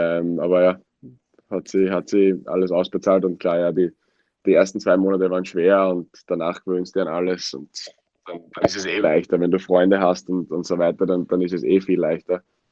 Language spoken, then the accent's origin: German; Wiener Neustadt, Lower Austria, Austria; born there; Niederösterreicher, kein Wiener.